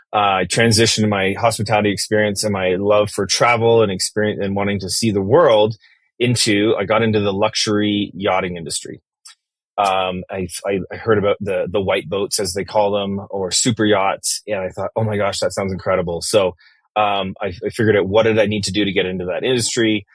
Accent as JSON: {"language": "English", "region": "Western Canada", "country": "Canada", "said": "I'm originally from Canada"}